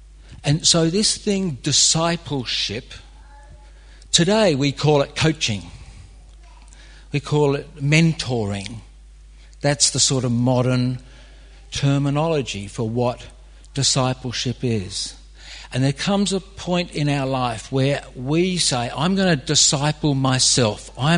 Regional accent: Australia; now in United Kingdom; So I'm this Aussie that's walking up and down

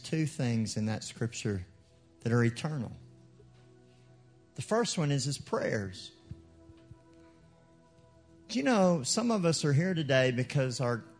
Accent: United States; Every offering, and listen, I'm American.

